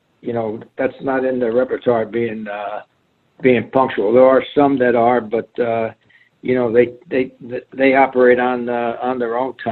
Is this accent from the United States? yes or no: yes; Paterson, New Jersey, United States; also born or lived in Robertsdale; But I was born in Robertsdale, Pennsylvania. But my growing up background in Paterson, you attained a lot of street smarts because, you know, I grew up in an Italian neighborhood.